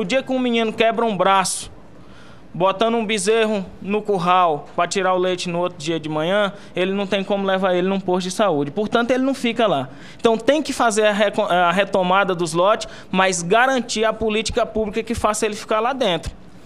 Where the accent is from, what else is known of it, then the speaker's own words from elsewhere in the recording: Tocantins, Brazil; lá da minha terra, lá de Tocantins